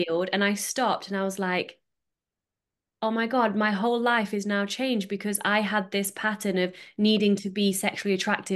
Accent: United Kingdom; now in Netherlands; well, I live in Holland, but I'm British.

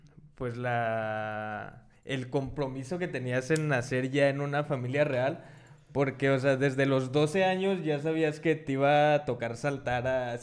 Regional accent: Mexico; como mexicanos a veces no valoramos ni nuestra cultura ni nuestra historia

